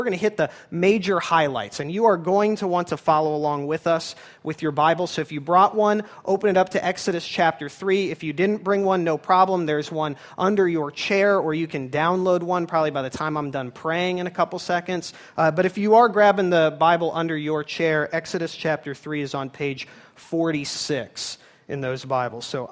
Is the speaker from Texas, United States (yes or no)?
no; Los Angeles, California, United States; where I grew up in Los Angeles, there are no lawns